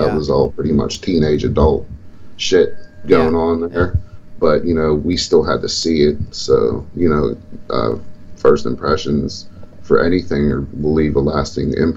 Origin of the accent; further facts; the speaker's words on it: Homestead, Florida, United States; Well, you know, growing up down there on 17th Avenue, we were kids.